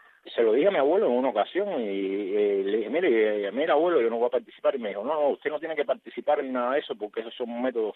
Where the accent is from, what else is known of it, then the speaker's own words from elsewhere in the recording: Cuba; bastante desagradable ver a mi pueblo como fue asesinado literalmente en las calles. Hubo muchas personas que murieron en ese momento por la represión de las autoridades cubanas en aquel momento.